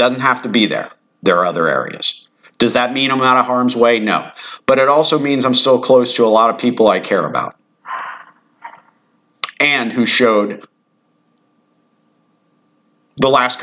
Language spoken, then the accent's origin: English; Redington Shores, Florida, United States; thank God they didn't have to go through this in the house that I grew up in Reddington Shores.